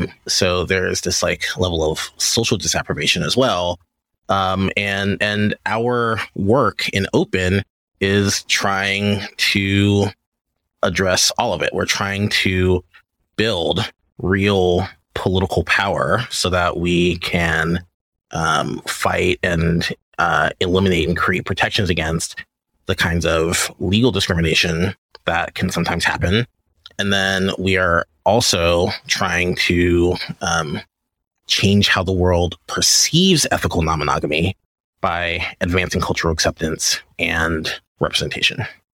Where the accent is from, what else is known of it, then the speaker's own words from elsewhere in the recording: Louisiana, United States; and so I grew up in Louisiana, and there were still laws criminalizing sodomy on the books